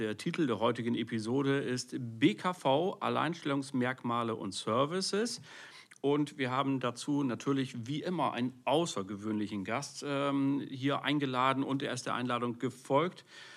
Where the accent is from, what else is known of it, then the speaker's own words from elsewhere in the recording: Rhineland, Germany; Wir kommen ja aus dem Rheinland